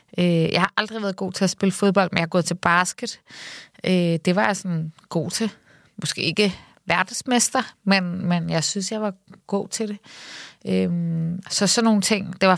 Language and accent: Danish; Copenhagen, Capital Region of Denmark, Denmark; Og sådan var det også at vokse op på Nørrebro. Altså, eller i hvert fald den del, at der hvor jeg voksede op